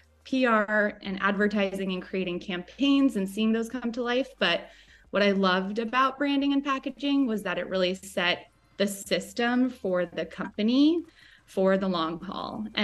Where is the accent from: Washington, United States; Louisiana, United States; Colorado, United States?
Colorado, United States; Boulder; I grew up in Boulder, Colorado.